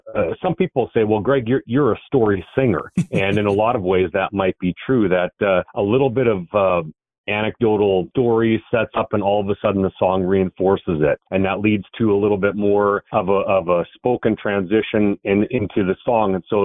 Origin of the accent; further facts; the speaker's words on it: North Dakota, United States; And to get to call North Dakota home, it's a thrill to go out and say I'm from North Dakota.